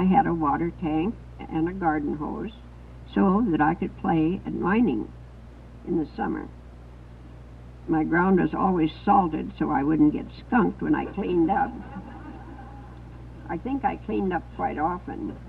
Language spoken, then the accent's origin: English; Dawson, Yukon, Canada; born there; also born or lived in Fairbanks, United States; I, as Jim said, I was born in Dawson. My mother went to Circle to take the boat, and it happened to be going upriver, so I was born in Dawson at St. Mary's Hospital.